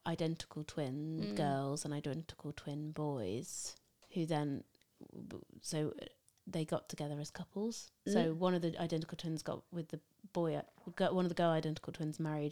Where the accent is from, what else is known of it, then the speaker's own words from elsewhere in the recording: Isle of Man; I've got a fear of woodland creatures because I'm from the Isle of Man and we don't have any there.